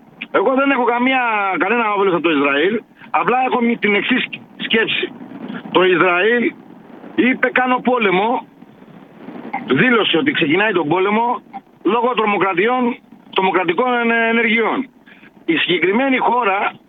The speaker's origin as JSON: {"language": "Greek", "country": "Greece", "moved": "as an adult", "said": "Είμαι Έλληνας πολίτης, έτσι απλά οικονομικός μετανάστης. Με αναγκάστηκα να δουλέψω έξω"}